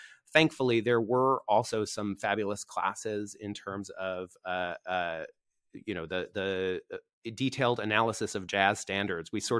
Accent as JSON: {"language": "English", "region": "New York", "country": "United States", "said": "I'm from New York, so it's obligatory. I went to my first … concert at age 6"}